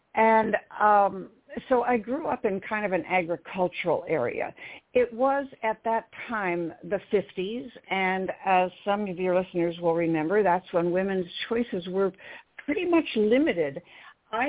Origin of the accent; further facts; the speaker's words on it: Oak Park, Illinois, United States; born there; I was born in Oak Park, although my parents were living in Berwyn at the time. And all my family is from up there on both sides.